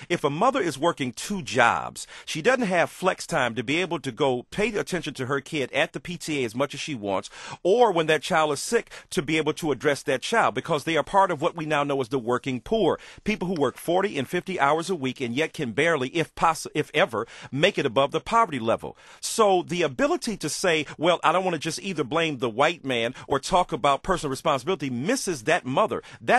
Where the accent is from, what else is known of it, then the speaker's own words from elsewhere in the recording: Detroit, Michigan, United States; in the freedom of your home in Detroit, which is my hometown from where I hail